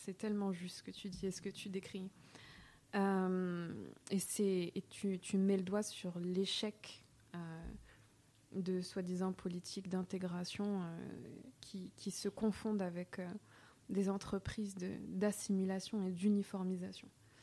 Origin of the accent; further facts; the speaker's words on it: France; Moi, je suis française.